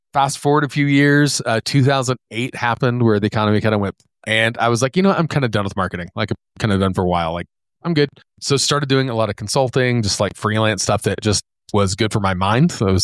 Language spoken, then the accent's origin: English; Oklahoma, United States; moved away as an adult; Like I grew up in Oklahoma, pretty rural Oklahoma, dirt poor. As a state, but my family was poor. Ended up going to college, like doing that whole thing. Moved to St. Louis after school